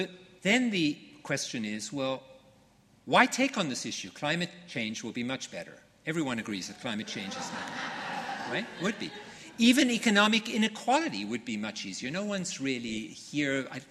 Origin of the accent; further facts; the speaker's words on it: United States; because I'm not just American, I'm American and I'm Jewish.